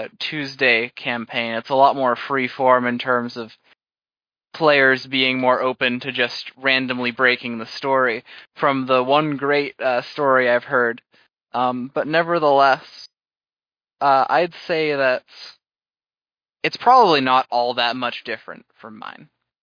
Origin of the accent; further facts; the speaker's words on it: Geneva, Illinois, United States; which was a person back in my hometown of Geneva, Illinois.